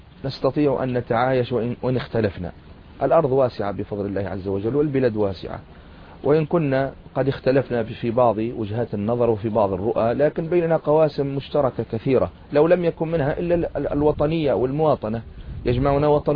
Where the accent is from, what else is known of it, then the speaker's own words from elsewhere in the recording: Tunisia; فلا يزال عندنا في تونس مع الأسف